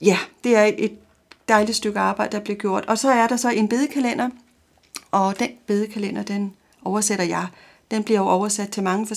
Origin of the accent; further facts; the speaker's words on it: Capital Region of Denmark, Denmark; now in Copenhagen, Denmark; Jeg bor her i København. Jeg kommer fra Nordsjælland.